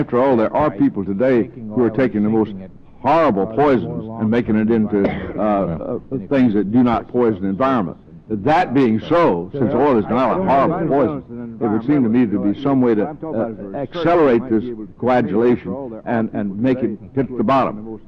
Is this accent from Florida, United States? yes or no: yes; Jacksonville, Florida, United States; I remember going with Lyndon Johnson to Jacksonville, Florida, my hometown, right after Agnes had devastated our coastline.